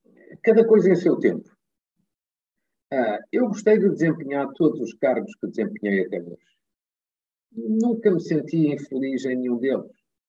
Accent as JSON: {"language": "Portuguese", "town": "Fafe", "region": "Braga", "country": "Portugal", "tie": "born or raised there", "also_born_or_lived": "Guimarães", "said": "Eu sou de, nasci em Guimarães, como você disse, mas vivi sempre em Faf, que é o distrito de Braga."}